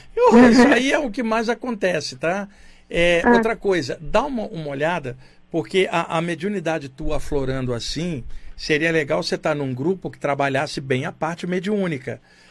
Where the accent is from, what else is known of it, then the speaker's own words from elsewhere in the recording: Rio de Janeiro, Brazil; now in São Paulo, Brazil; Rio de Janeiro é minha terra. Eu tô morando aqui em São Paulo desde 1989. Mas minha família está no Rio, eu morei, ó, Duque de Caxias, morei em Niterói, trabalhei anos na Penha, anos na Tijuca, eu sou daí, mas estou com o passe emprestado aqui